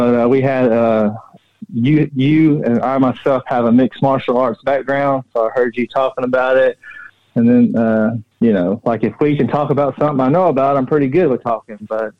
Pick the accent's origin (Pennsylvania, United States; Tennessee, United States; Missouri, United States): Tennessee, United States; Nashville; I grew up in South Nashville.